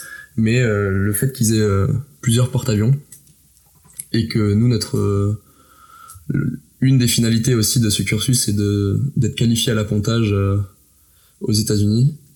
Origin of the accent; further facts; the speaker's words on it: France; même si on est français et qu'on a un uniforme français